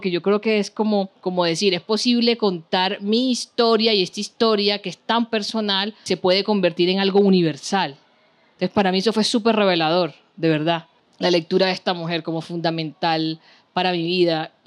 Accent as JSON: {"language": "Spanish", "town": "Cartagena", "region": "Bolívar", "country": "Colombia", "said": "es más cercano a mí porque yo soy de Cartagena, ¿cierto?"}